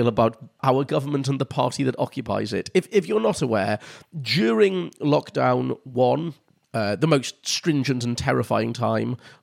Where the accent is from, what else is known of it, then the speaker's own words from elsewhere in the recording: United Kingdom; But because we're British, it's still sort of gently tutting behind a copy of The Guardian time